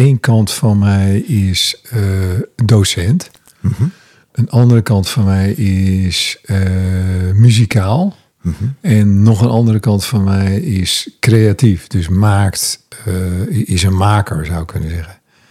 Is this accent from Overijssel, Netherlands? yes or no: no; Nieuwzijl, Groningen, Netherlands; born there; Ik ben geboren in Grijpskerk in Nieuwzijl. In Nieuwzijl. Dat is tussen Leeuwarden en Groningen.